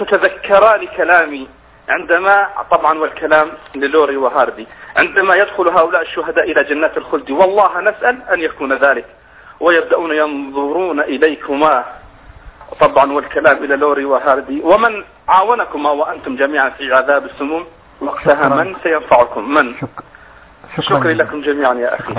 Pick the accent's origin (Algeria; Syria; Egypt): Syria; Daraa, Daraa Governorate; أنا بداية أنا من درعا لكن لست الآن في درعا